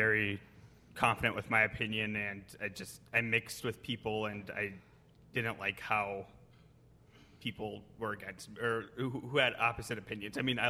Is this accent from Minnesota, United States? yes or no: yes; Minnesota, United States; from Minnesota.